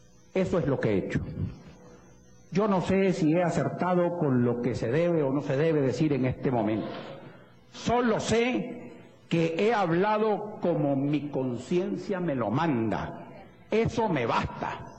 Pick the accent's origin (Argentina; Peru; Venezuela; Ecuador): Venezuela; He dejado hablar al venezolano angustiado que tengo dentro, porque no somos pocos los venezolanos que estamos angustiados